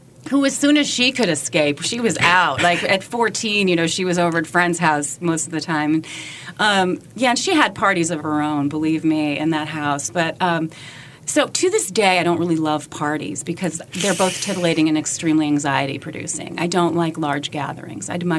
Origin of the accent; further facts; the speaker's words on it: Milwaukee, Wisconsin, United States; moved away as an adult; also born or lived in South Dakota; I was born in South Dakota, and at the age of five, when I was five, we moved to Milwaukee, Wisconsin, and I stayed there until I was 18, and then I had to get out of Dodge.